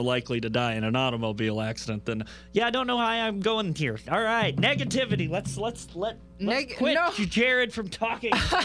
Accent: Tennessee, United States; born there; But then again, I was born in Tennessee, and I'm a Chiefs and Cubs fan

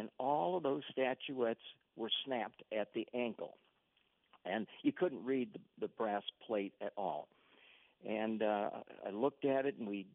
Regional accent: Iowa City, Iowa, United States; being a Hawks fan growing up in Iowa City, and you know, the campus being my playground as a kid

